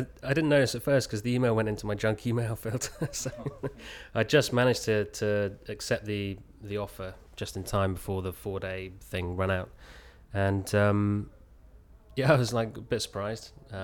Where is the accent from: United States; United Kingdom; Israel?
United Kingdom; Oxford, South East England; I grew up in Oxford. I was born in Oxford. Grew up in Oxford and still, for some unknown reason, still there.